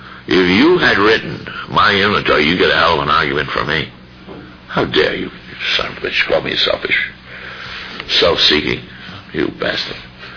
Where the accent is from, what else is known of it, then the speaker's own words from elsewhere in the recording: Ireland; I'm Irish, I'm fanciful, I cry a lot.